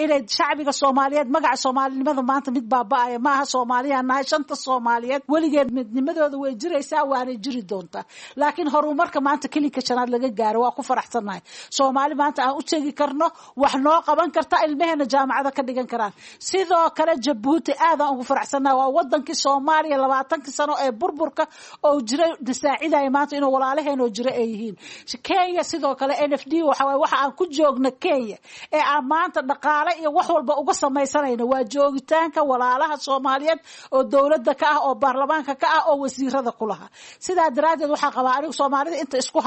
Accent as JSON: {"language": "Somali", "town": "Baidoa", "region": "South West State", "country": "Somalia", "tie": "born there", "said": "aniga oo ah sahara aan ku dhashay magaalada Baydhabo oo Soomaali ah"}